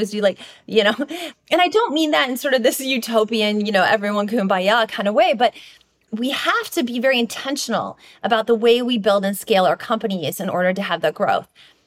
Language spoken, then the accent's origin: English; Iowa, United States; I grew up in Iowa, everyone would go play kickball.